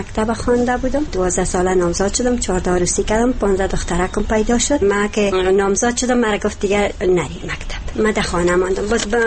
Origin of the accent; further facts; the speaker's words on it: Maidan Wardak, Afghanistan; از چالیز هستم، تکه ولایتم وردک است.